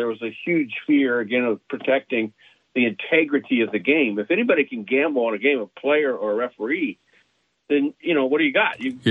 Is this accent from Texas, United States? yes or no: no; Ohio, United States; I grew up in Ohio. I grew up watching Charlie Hustle in Cincinnati Reds and loved the sport and loved to watch him.